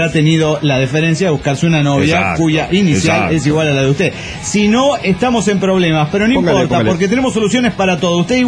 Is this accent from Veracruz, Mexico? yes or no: no; Ciudad Cuauhtémoc, Chihuahua, Mexico; Soy el autosuicida de Ciudad Cuauhtémoc, Chihuahua, México.